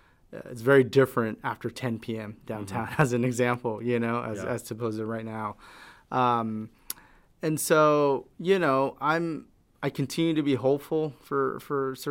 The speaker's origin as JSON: {"language": "English", "town": "San Jose", "region": "California", "country": "United States", "tie": "born or raised there", "said": "being born and raised in San Jose, you know, my whole life, I frequented that alley, you know, in my youth."}